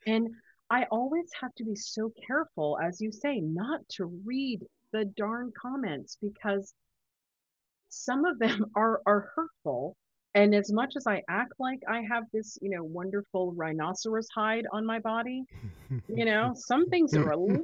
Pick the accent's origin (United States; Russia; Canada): Canada; I'm still so geographically challenged as a Canadian.